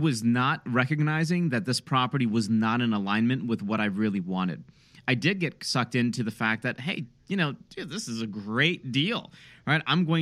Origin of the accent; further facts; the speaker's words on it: Detroit, Michigan, United States; but I'm from Detroit. Like, I've invested in Detroit, inner city neighborhoods.